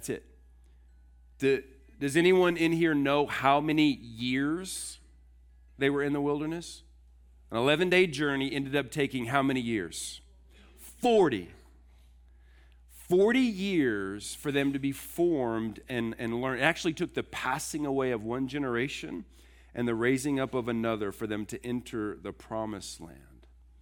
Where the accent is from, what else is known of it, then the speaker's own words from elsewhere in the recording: Houston, Texas, United States; I told you I grew up in Houston, spent 40 years in Houston, massive metroplex and city. It's hot all the time.